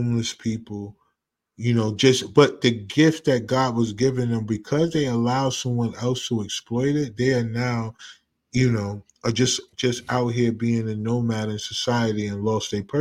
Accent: East Orange, New Jersey, United States; I'm gonna give a shout out to Jersey, because I'm from East Orange.

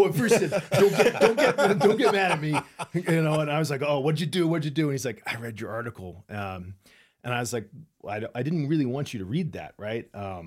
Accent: Spokane, Washington, United States; Yeah, well, I grew up in Spokane, Washington. My dad was a military guy.

